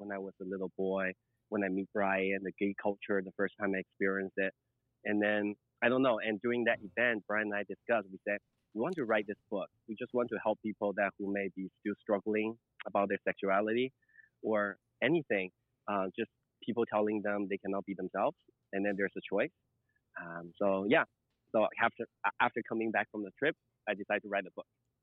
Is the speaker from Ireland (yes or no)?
no; China; English is a second language; now in Seattle, United States; I'm a 100% confused straight kid as well, growing up in China.